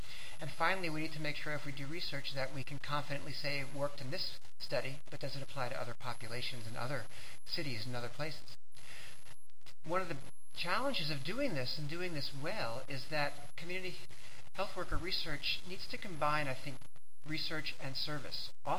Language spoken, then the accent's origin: English; Seattle, Washington, United States; I'm from Seattle. I work for the local health department there.